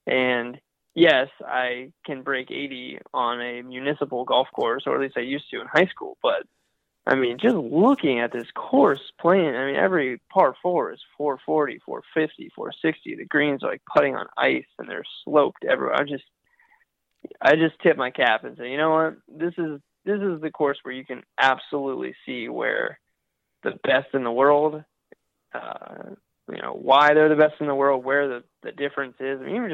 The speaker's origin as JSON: {"language": "English", "town": "Columbus", "region": "Ohio", "country": "United States", "tie": "born or raised there", "said": "I grew up in Columbus, Ohio, but I'm proud to work here."}